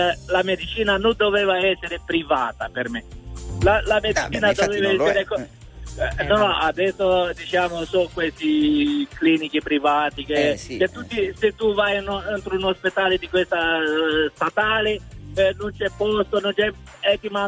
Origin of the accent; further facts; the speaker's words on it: Rome, Lazio, Italy; Diciamo, sono un romano di Roma.